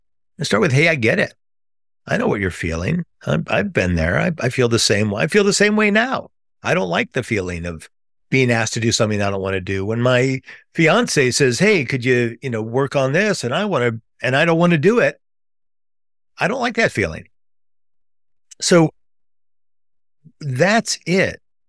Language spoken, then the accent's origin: English; Midwest, United States; Like I grew up in the Midwest. I'm a Jewish guy.